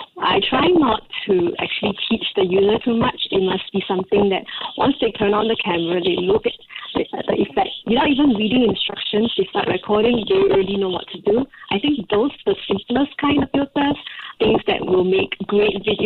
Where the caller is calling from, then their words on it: Japan; I'm calling here from Japan.